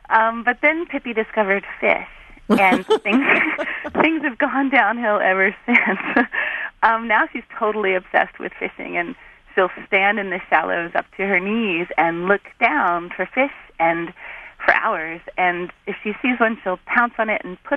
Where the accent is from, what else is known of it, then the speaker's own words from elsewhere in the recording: Arcata, California, United States; I'm from Arcata, California.